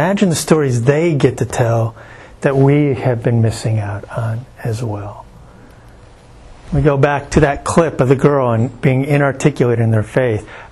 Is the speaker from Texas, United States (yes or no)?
yes; Houston, Texas, United States; I remember growing up in Houston in high school